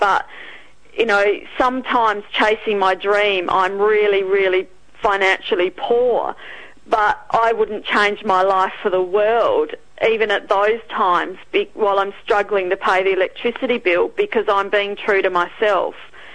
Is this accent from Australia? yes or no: yes; Australia; but I'm Australian. I want to be published here